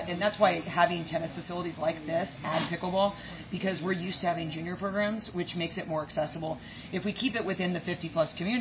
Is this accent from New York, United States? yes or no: no; Oregon, United States; Well, I'm from the West Coast, and on the West Coast it's much more organized. It's been there for a lot longer. I'm from Oregon.